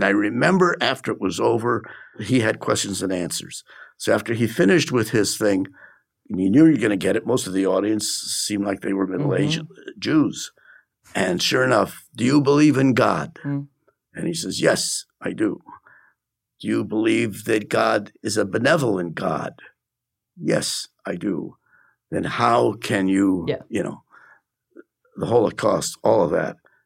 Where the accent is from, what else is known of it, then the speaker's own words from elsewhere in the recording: United States; I'm American, and it's just I think recently, subsided.